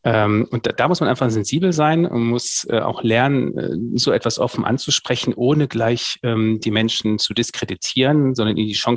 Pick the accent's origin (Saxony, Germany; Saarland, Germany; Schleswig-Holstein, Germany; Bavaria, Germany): Saxony, Germany; now in Hannover, Germany; Ich bin nur ein Binnenmigrant, so würde ich mich zumindest bezeichnen, weil ich Ossi bin, weil ich aufgewachsen bin in der Nähe von Dresden, habe mich dann aber hier in Hannover komplett assimiliert, also man hört es nicht mehr.